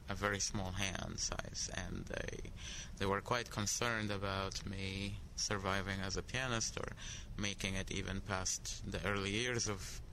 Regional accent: Cairo, Cairo Governorate, Egypt; moved away as an adult; now in United States; Well, originally, I come from Cairo, Egypt. I was born there, and we're Coptic Christians, and I grew there and lived in Cairo till I was 21, and then I moved to the States

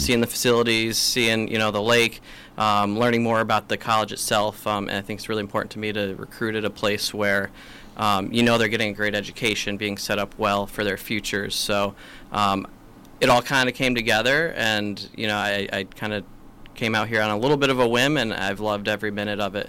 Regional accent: New York, United States; I grew up in Central New York, kind of born and raised in that area.

